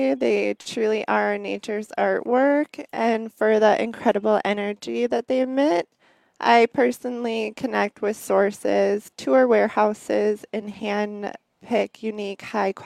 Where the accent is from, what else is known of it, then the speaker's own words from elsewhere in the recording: Winter, Wisconsin, United States; I grew up in Winter, Wisconsin, which is just 45 minutes away, but I moved here during my freshman year